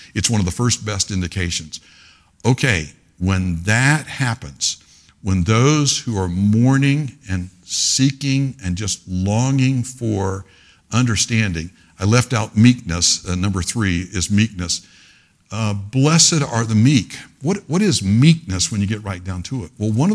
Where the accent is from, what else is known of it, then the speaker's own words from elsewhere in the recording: Pensacola, Florida, United States; When they moved to Pensacola, I grew up in Pensacola.